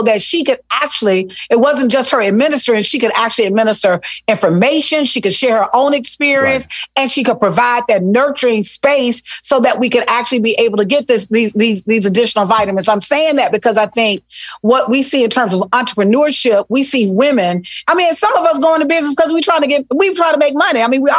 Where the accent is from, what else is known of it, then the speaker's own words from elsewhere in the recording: Selma, Alabama, United States; also born or lived in Mobile; Listen, I am from Selma, Alabama. Mobile. Ooh. I spent part of my life in Mobile on the coast. And then the majority of my life in a little city called Selma.